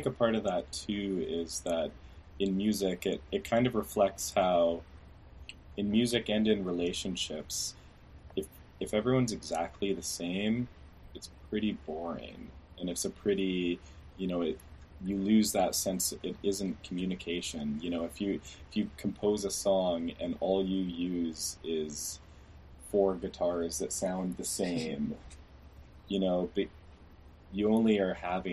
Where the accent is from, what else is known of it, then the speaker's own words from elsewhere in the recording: Vancouver, British Columbia, Canada; now in Toronto, Canada; I moved from Vancouver to Toronto, and amazing transition, but also very challenging.